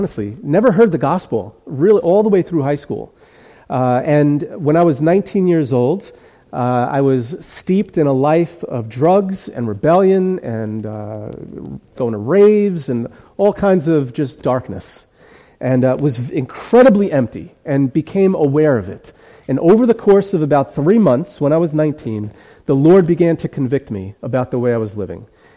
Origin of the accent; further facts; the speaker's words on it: Bayonne, New Jersey, United States; At 14A, exit 14A. And it's Bayonne, New Jersey. That's where I grew up. I'm not Jewish.